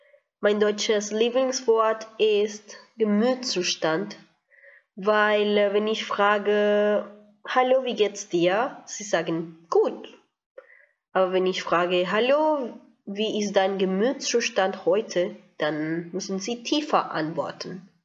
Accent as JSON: {"language": "German", "town": "Bogotá", "region": "Bogotá D.C.", "country": "Colombia", "second_language": "German", "said": "Ich komme aus Bogota, aus Kolumbien."}